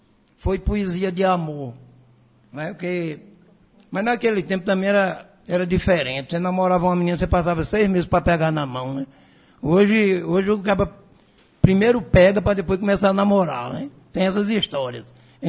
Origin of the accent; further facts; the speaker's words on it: Campina Grande, Paraíba, Brazil; also born or lived in Remígio; Então foi aí que eu nasci em Remígio. Mas já era perto dele se aposentar e viemos morar em Campina Grande. E eu estou aqui, na verdade, desde os 3 anos de idade.